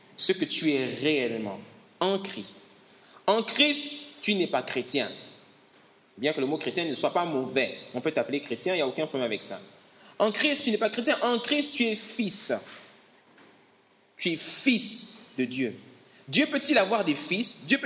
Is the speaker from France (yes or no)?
no; Gabon; moi, je suis au Gabon, je suis gabonais, on a nos problèmes